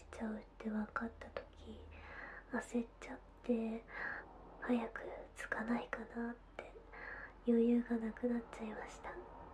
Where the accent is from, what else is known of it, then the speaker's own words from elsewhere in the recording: Aichi, Japan; 出身地は愛知県です。